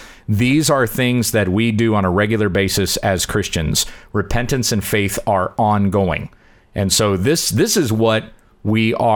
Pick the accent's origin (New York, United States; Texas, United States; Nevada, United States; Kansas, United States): Kansas, United States; I come from Western Kansas. I've seen a lot of flat.